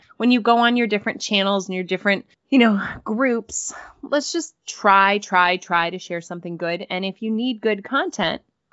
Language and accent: English; Colorado, United States; As some of you know, I grew up in Colorado. So whenever I see Colorado on our feed here, I get pretty excited. I'm a little Colorado Rockies girl.